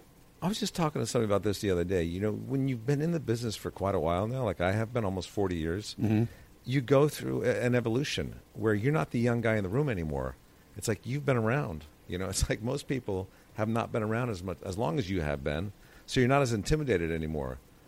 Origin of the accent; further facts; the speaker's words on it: Connecticut, United States; now in -; Like, I lived outside of New York. I grew up in Connecticut, so I was about an hour and 15 minutes outside